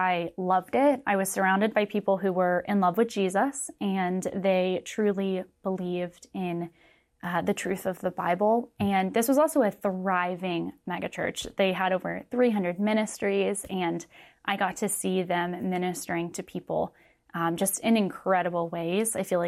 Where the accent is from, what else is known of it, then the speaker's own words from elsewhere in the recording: Virginia, United States; I grew up in Virginia, actually.